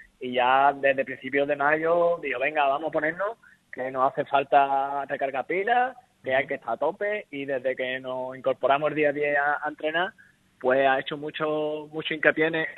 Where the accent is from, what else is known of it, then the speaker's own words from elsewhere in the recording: Málaga, Andalusia, Spain; para mí, como malagueño que soy, es maravilloso